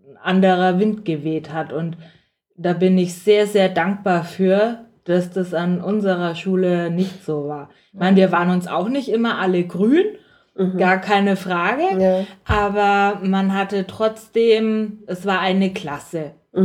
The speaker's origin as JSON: {"language": "German", "town": "Herzogenaurach", "region": "Bavaria", "country": "Germany", "tie": "born or raised there", "said": "Also ich bin auch am Land in Herzogenaurach aufgewachsen"}